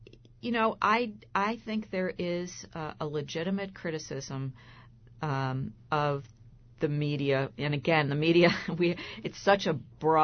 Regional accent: Buffalo, New York, United States; I've worked for a long time in Buffalo, New York, my hometown paper, and also at the New York Times and the Washington Post

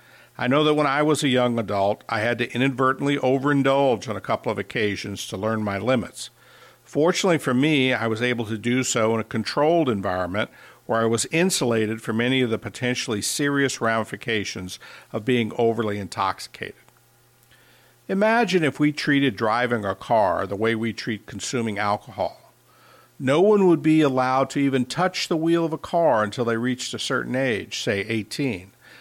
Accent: New Orleans, Louisiana, United States; As a young man growing up in New Orleans, the drinking age for me was 18.

